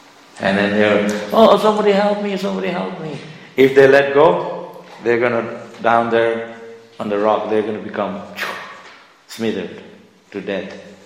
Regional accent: Mayapur, West Bengal, India; English is a second language; In Mayapur, I grew up in Mayapur, you know, there are rainy season

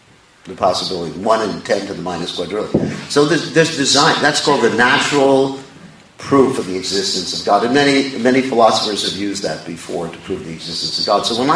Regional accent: New York, United States; born there; I was born in New York, and I still can't figure it out.

